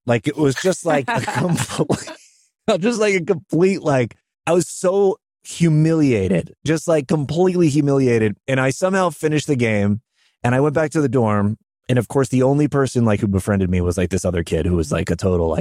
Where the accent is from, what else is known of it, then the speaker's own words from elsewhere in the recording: Chicopee, Massachusetts, United States; also born or lived in Longmeadow, Massachusetts; We moved to this from Chicopee, Massachusetts, which is a very blue collar town, to a more affluent part of Massachusetts, Longmeadow, Massachusetts.